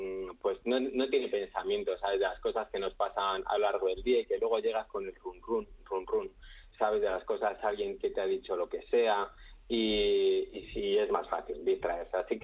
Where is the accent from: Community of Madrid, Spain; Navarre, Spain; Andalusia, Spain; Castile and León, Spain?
Community of Madrid, Spain; San Lorenzo de El Escorial; y yo soy de San Lorenzo de Escorial, tenía ahí mi habitación enfrente de un bosquecito